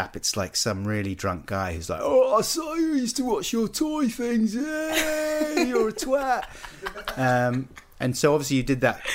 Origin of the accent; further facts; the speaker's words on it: Clapham, London, United Kingdom; See, I grew up down in South London, Clapham.